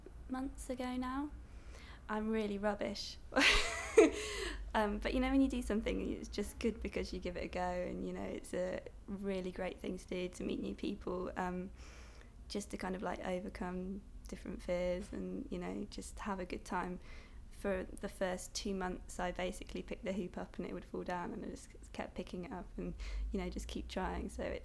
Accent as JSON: {"language": "English", "town": "Swindon", "region": "South West England", "country": "United Kingdom", "lives_now": "London, United Kingdom", "said": "I am 25. I'm from Swindon, Wiltshire, but I live in Brockley, South East London."}